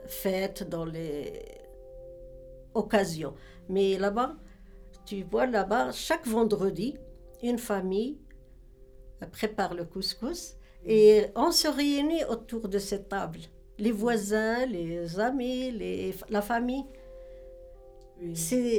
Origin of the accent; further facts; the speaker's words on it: Morocco; moved away; je l'ai emmené chez moi au Maroc, puis je l'ai apporté ici.